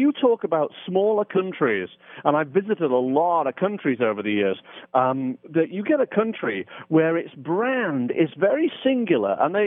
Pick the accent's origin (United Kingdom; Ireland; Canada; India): United Kingdom; Because I come from Britain, and in Britain, our culture is, you know what it is.